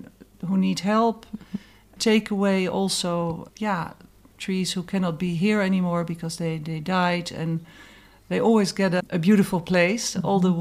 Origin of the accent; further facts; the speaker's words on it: Netherlands; English is a second language; I'm from Holland. I speak English, French, a little bit of Spanish, little bit of German.